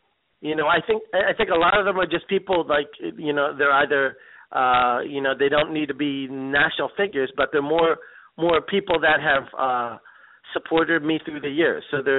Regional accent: Philadelphia, Pennsylvania, United States; I'm from Philly. Texas? I was in D.C. for a little bit, you know, so, but mostly Philadelphia.

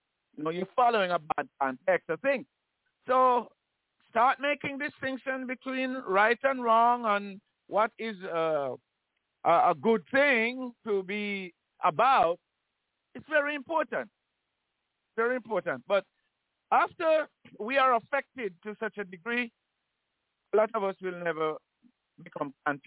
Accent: Jamaica; moved away as an adult; I mean, in my growing up in Jamaica for like 27 years

